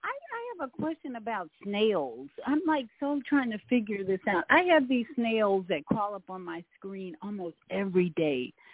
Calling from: Orlando, Florida, United States; in Orlando, Florida, your Friday morning.

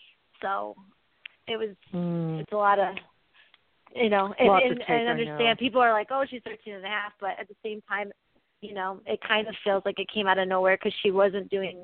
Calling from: New York, United States; calling from New York.

